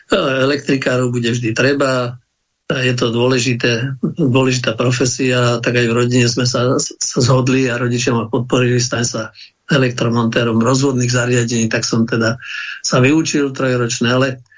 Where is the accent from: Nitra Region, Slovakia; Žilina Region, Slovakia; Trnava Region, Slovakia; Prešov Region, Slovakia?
Žilina Region, Slovakia; Ja mám 70 rokov. Som Kysučan, ktorý žije na Orave.